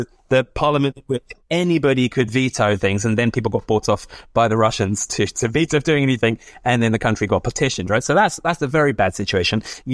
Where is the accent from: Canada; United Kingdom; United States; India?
United Kingdom; Oxford, South East England; So to return to my hometown of Oxford